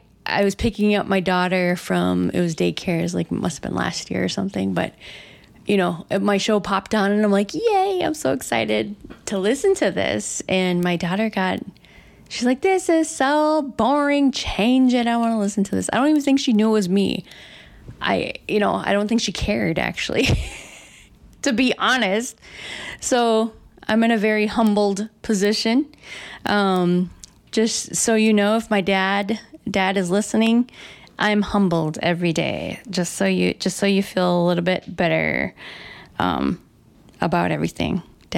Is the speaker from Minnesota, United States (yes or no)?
yes; Red Lake, Minnesota, United States; accent: Red Lake; I started really laying it on thick with my Red Lake accent, and I started reading the book like I was, you know, from Red Lake, really.